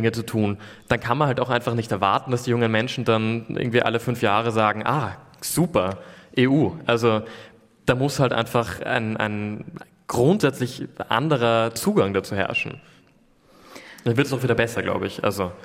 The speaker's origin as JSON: {"language": "German", "country": "Austria", "said": "Also, also bei uns in Österreich gibt es eben 5 Parlamentsparteien"}